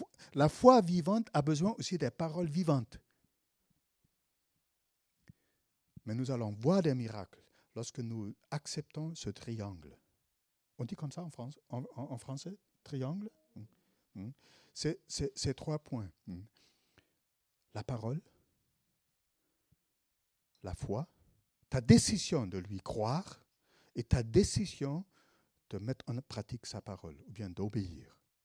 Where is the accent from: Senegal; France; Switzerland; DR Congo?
Senegal; Et nous, en tant que Sénégalais, nous, on a juste, on a pu trouver, je pense, à l'époque, c'était 2500 euros.